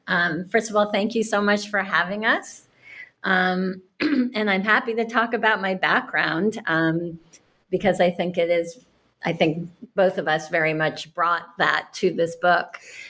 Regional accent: Cambridge, Massachusetts, United States; But I grew up in Cambridge, Mass. I was born in 1961.

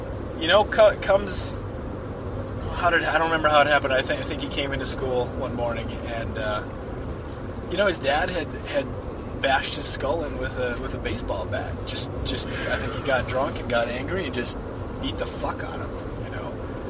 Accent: North Dakota, United States; born there; I was born in North Dakota. I'm about as white as you could ever be

